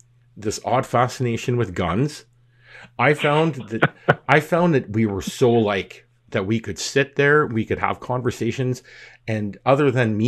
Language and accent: English; Ontario, Canada; now in Ottawa, Canada; I grew up in Northern Ontario.